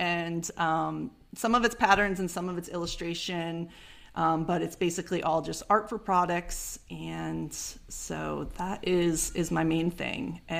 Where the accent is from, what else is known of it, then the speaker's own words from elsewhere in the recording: Connecticut, United States; I came from Connecticut, and Connecticut is a small state that you can get to in 2 hours back and forth